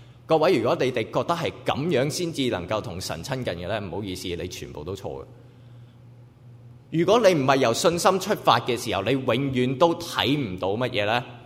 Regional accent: Hong Kong; 我細個喺香港最巴閉嘅嗰個，即係喺香港打劫嗰個案件

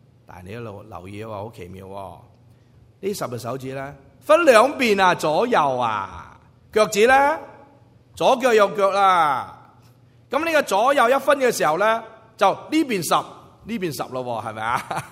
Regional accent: China; 我们中国人的中医几千年了

